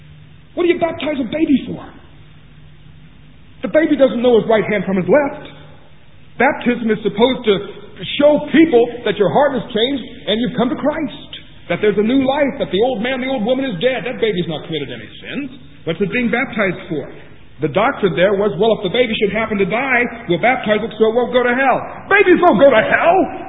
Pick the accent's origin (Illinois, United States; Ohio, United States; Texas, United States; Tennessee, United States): Ohio, United States; I was raised up in the Lutheran church in the state of Ohio in the USA. That's what I was raised in as a boy and as a child, all the way up to my teens.